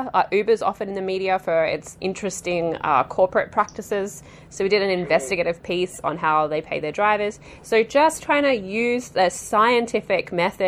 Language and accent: English; Australia; I'm Australian, so what, after a few months of being in this new country and I'm knowing very little about the political landscape